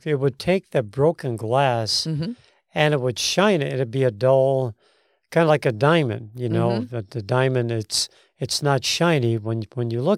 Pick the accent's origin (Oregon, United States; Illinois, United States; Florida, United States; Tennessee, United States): Illinois, United States; Chicago; You know, growing up in Chicago, we go along the beaches.